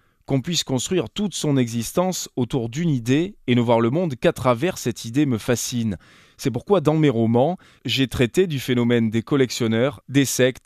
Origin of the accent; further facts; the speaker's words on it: Perpignan, Occitanie, France; born there; also born or lived in Toulouse / northern France; now in Montpellier, France; Je suis né à Perpignan, j'ai fait mes études de lettres à Toulouse, puis comme beaucoup d'enseignants, j'ai passé quelques années dans le nord de la France avant de rejoindre Montpellier où je vis depuis 15 ans.